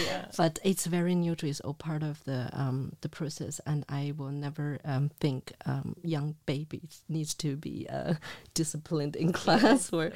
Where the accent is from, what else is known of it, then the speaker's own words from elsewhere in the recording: Beijing, China; English is a second language; moved away as an adult; now in Luxembourg; I'm originally from Beijing, China.